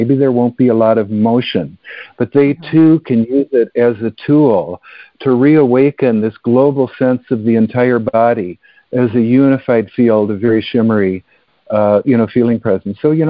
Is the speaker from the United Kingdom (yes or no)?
no; Canada; I'm a Canadian citizen